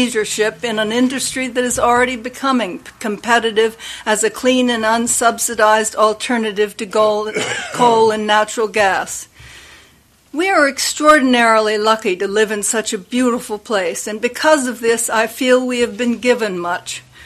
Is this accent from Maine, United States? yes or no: yes; Port Clyde, Maine, United States; As children growing up in Port Clyde … I went often to Monhegan on the Laura B. for free from the time we were both 6 years old.